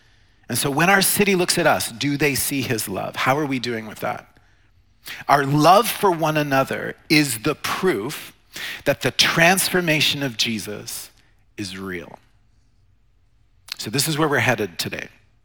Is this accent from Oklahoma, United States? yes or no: yes; Oklahoma, United States; because I hope I'm a good representative of my home state. You know, I don't know what you think of the state of Oklahoma or people from Oklahoma, but I'm assuming that you don't know many of us.